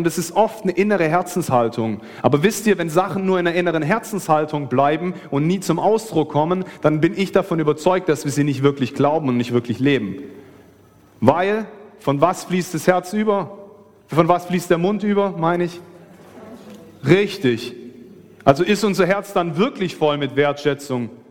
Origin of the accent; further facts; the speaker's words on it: Baden-Württemberg, Germany; weil wir kommen so aus dem Schwabenland